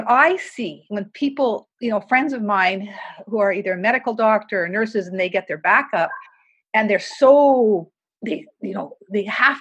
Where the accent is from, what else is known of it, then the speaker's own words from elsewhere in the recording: Canada; I come from Canada.